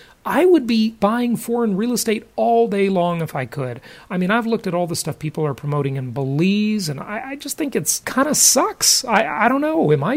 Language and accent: English; United States; As an American, I mean, look, Doug, you and I have both traveled extensively.